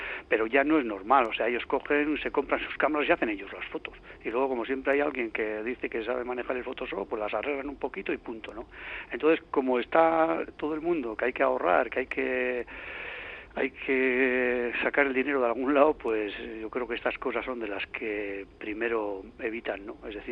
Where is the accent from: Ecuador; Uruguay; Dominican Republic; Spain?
Spain; Eibar, Basque Country; yo era, ya sabes, ¿no?, muy eibarrés, como decimos, ¿no? Porque los de Eibar no somos de ningún sitio, ni de Bilbao ni de San Sebastián, somos de Eibar